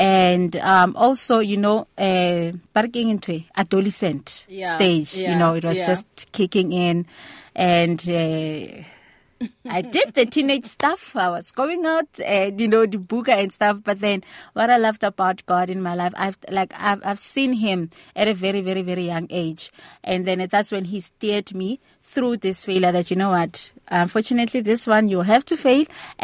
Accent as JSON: {"language": "English", "town": "Pretoria", "region": "Gauteng", "country": "South Africa", "tie": "born or raised there", "said": "Though I am, you know, by blood I'm Zulu, but yeah, because of I'm born and bred in Pretoria."}